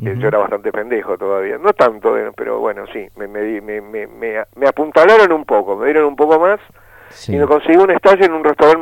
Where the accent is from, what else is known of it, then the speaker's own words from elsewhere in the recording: Occitania, France; Spanish is a second language; Porque yo soy de una Francia media, nosotros somos de cerca de Albi, ¿no? Es el Languedoc.